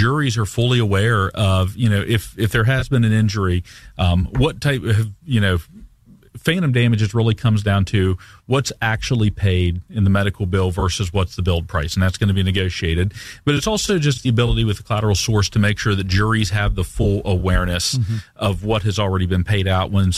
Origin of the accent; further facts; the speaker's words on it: West Virginia, United States; I'm blessed to have been born and raised in West Virginia, lived my entire life in here.